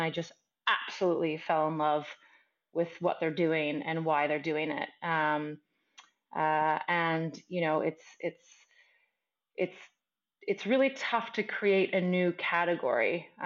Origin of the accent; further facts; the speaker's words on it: Canada; now in Norway; I'm a Canadian living in Norway, and I've lived all over the world, so I'm happy to say I'm a global citizen.